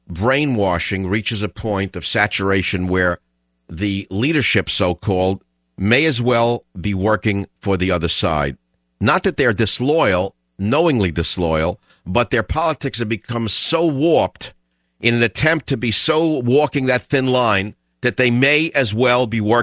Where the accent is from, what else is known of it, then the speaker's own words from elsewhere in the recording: New York, United States; accent: New York; See, you can tell by my accent, no matter where I lived, I'm from New York